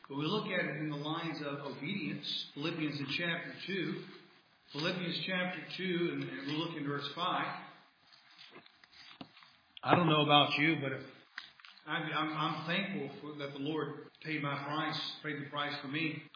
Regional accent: United States; I'm from America. I don't know what the national speed limit is on that road.

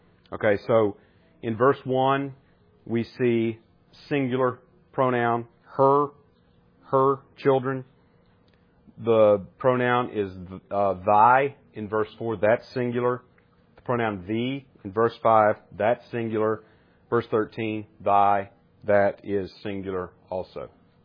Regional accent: Appalachia, United States; Now, I have the distinct advantage of being an Appalachian American. Hillbilly. Okay? So we actually have a second person plural.

